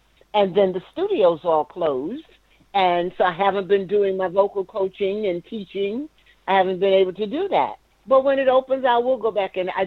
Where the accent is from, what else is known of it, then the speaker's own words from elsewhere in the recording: New York, United States; moved away as an adult; also born or lived in North Carolina; now in California, United States; I was born in North Carolina, near Fort Bragg, but I grew up in New York. So I am a New Yorker. I didn't move to California until 86.